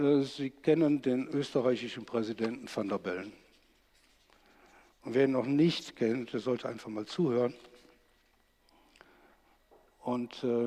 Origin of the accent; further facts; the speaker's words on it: Cologne, North Rhine-Westphalia, Germany; Ich komme aus Köln